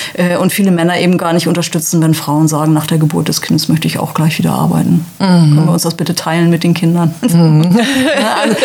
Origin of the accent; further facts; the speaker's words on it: Hamburg, Germany; Wir sind gebürtige Hamburger, haben also wirklich unser ganzes Leben dort in dieser Großstadt verbracht, was toll war. Wir hatten schöne Zeiten. Wir haben die letzten 15 Jahre im Rotlichtmilieu gelebt, also auf St. Pauli.